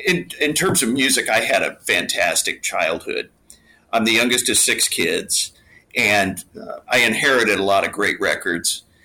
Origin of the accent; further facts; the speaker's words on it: Kansas City, Kansas, United States; I grew up in Kansas City in a suburb over on the Kansas side.